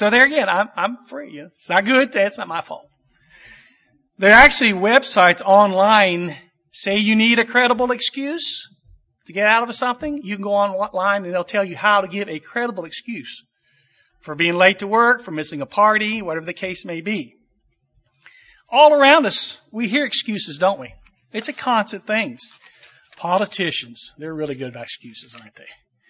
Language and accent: English; Indiana, United States; now in East Texas, United States; Yes, we're from the East Texas area. We've been there 40-some years. Both my wife and Rich and I are from southern Indiana. But the cold winds blew us down south, and we stayed there.